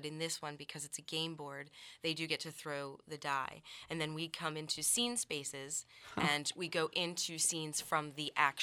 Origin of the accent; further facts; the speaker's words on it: Upper Darby, Pennsylvania, United States; I grew up in near Philadelphia in a town called Upper Darby, Pennsylvania.